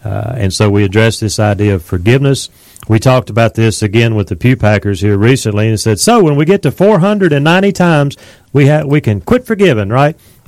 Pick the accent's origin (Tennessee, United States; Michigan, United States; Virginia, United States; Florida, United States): Tennessee, United States; Nashville; I remember as a adolescent or whatever, growing up in Nashville